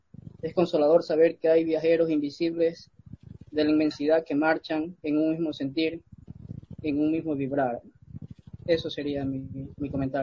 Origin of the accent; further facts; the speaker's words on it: Ecuador; soy de Ecuador.